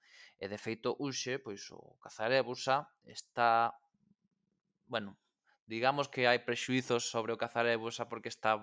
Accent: Galicia, Spain; Nos que somos galegos, máis ou menos, xa sabemos por onde vai isto.

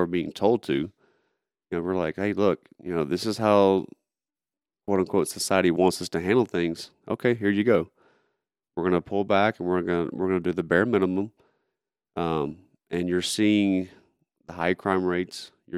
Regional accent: Shreveport, Louisiana, United States; Shreveport, Louisiana.

